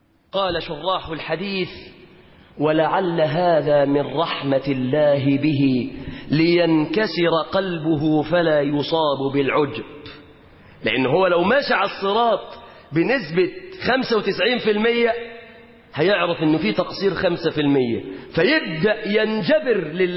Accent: Mansoura, Dakahlia, Egypt; وكنا نسير مترجلين عندنا في المنصورة

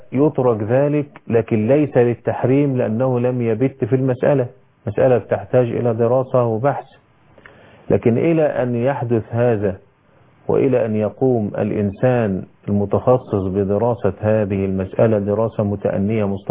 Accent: Egypt; وانتهى الأمر عندنا في مصر في منتصف الخمسينيات إلى صدور قانون يعرف بحق المؤلف

